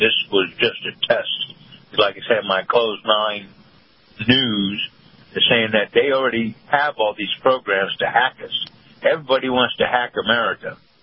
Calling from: Sarasota, Florida, United States; Morning, Mr. Carl, Mr. Frank. … down here in Sarasota.

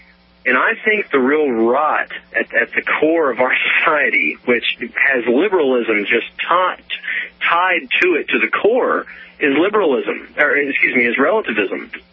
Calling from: Kentucky, United States; Well, I, like I said, I'm from Kentucky.

